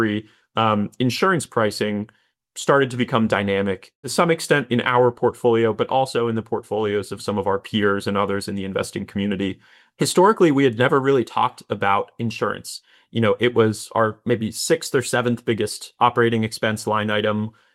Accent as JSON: {"language": "English", "region": "Hawaii", "country": "United States", "tie": "born or raised there", "said": "You know, growing up in Hawaii, my family had always discussed longer term climate risks like sea level rise. You know, my childhood home is a couple feet above sea level"}